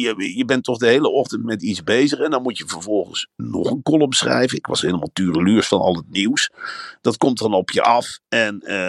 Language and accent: Dutch; Gelderland, Netherlands; Ik kom uit de Veluwe.